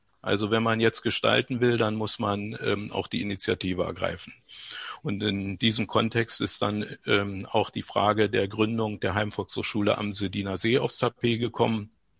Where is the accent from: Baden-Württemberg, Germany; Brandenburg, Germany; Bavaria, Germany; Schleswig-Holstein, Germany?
Brandenburg, Germany; Wildenbruch; war 1989 32 Jahre alt, hatte zwei Söhne, war verheiratet. Für mich stand nie zur Disposition, die DDR zu verlassen, meinen Heimatort Wildenbruch.